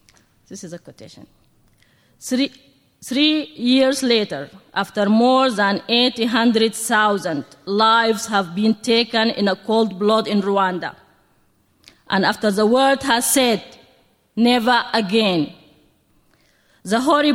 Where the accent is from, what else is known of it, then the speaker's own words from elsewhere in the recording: Darfur, Sudan; English is a second language; For me as a Darfurian, we have really been touched deeply with a great activist from all over the world who work together to stop genocide in Darfur.